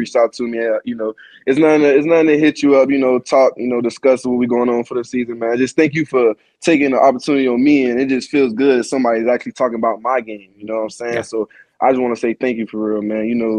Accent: Savannah, Georgia, United States; I'm a kid from Savannah, Georgia, bro.

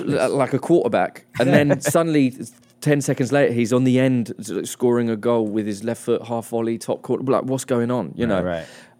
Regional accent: England, United Kingdom; this is why this is from a position of privilege as the English people, right?

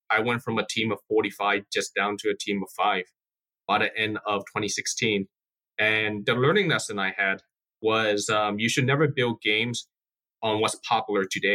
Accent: San Francisco, California, United States; I came when I was 1 year old. I grew up in San Francisco and pretty much have a pretty standard upbringing.

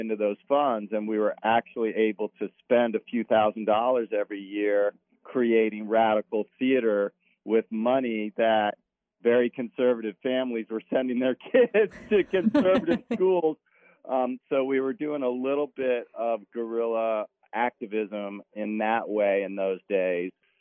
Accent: Washington, District of Columbia, United States; moved away as an adult; And I came to California. We grew up on the East Coast in Washington, D.C. I came to California, didn't know a single person

